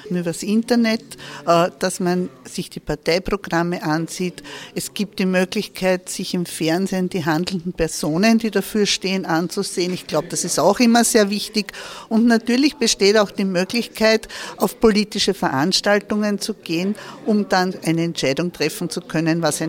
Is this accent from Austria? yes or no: yes; Wiener Neustadt, Lower Austria, Austria; fahre dann nach Wiener Neustadt, von wo ich herkomme